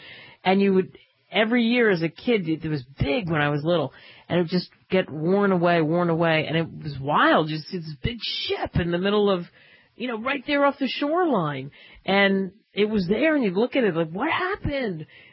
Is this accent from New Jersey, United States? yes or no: yes; New Jersey, United States; when I grew up in New Jersey, and there was a concrete ship, and it was called the Sunken Ship.